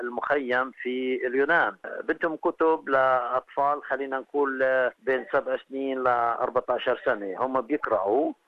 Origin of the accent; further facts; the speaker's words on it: Palestine; وبحب أنوه أنه وجودنا إحنا كفلسطينيين هناك في الطلاب في إسبانيا